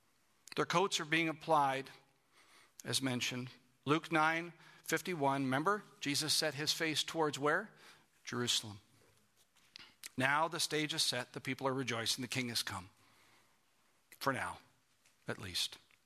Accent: Canada; Some of you, now we come from Canada, right? Which means that we are part of the Commonwealth of Great Britain.

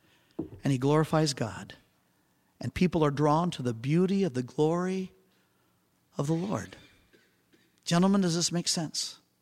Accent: Louisiana, United States; I'm Cajun French. I love the hyperbole.

